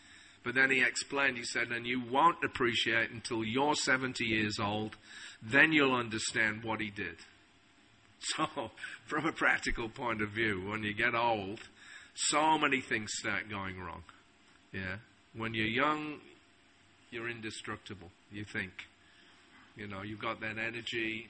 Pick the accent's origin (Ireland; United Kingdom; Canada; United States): United Kingdom; Scunthorpe, Yorkshire and the Humber; being born and brought up in Scunthorpe, or as Rameshwara used to call it, Scumthorpe.